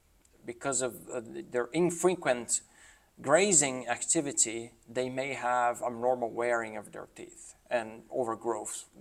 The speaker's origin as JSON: {"language": "English", "country": "Brazil", "second_language": "English", "moved": "as an adult", "lives_now": "United States", "said": "I'm originally from Brazil, went to vet school in Brazil."}